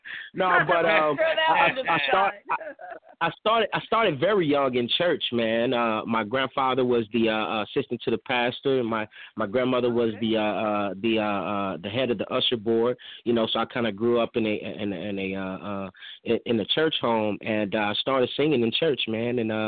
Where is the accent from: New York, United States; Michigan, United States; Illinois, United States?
Illinois, United States; East St. Louis; no, I have to represent my hometown, East St. Louis.